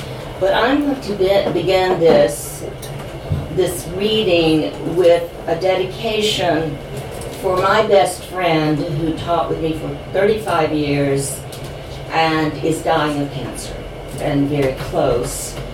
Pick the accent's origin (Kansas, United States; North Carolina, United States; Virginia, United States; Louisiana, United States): North Carolina, United States; from North Carolina and Mill Street.